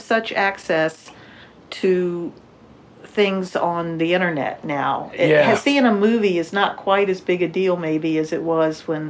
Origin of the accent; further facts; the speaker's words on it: Spotsylvania, Virginia, United States; born there; I was born in Spotsylvania, and I came here